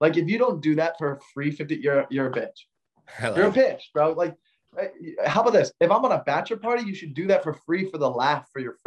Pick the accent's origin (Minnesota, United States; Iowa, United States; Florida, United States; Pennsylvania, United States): Florida, United States; I just didn't think it was realistic growing up in Florida.